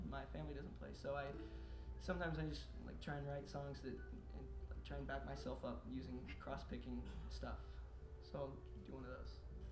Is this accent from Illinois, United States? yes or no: no; California, United States; moved away as an adult; now in Murray, United States; I'm from California originally. I moved to Kentucky about 2 years ago.